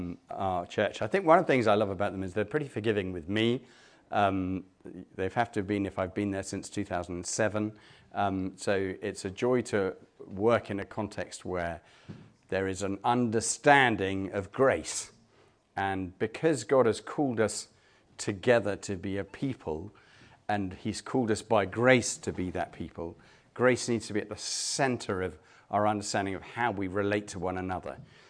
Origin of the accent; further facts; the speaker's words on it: England, United Kingdom; now in Brussels, Belgium; I'm born English and I'm still English, and yet I'm also Belgian, and very pleased to be so.